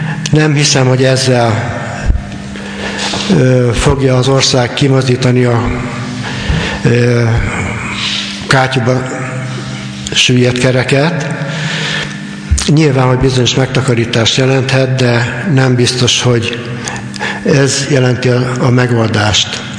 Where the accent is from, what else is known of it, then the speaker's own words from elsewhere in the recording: Kardoskút, Békés, Hungary; Benszülött vagyok, itt születtem Kardoskuton, nem most már, 52-ben, tehát ebből kiderülhet, hogy az idősebb korosztályt képviselem.